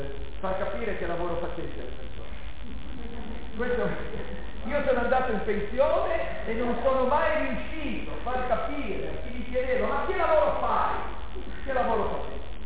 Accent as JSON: {"language": "Italian", "region": "Liguria", "country": "Italy", "said": "Cosa volete, sono ligure, non butto via niente"}